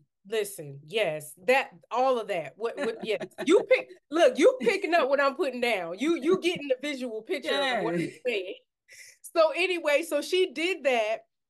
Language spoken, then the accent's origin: English; Newark, New Jersey, United States; so I grew up in Newark, New Jersey, in the inner city, hood, whatever you want to call it.